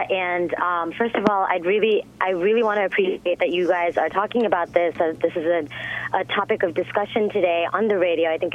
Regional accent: Pakistan; I'm Pakistani and I'm 24, and of course I'm not quite at the age of menopause yet

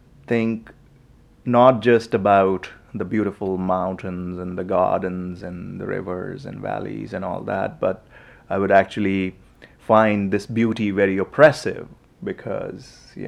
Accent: Jammu and Kashmir, India; I grew up in Kashmir.

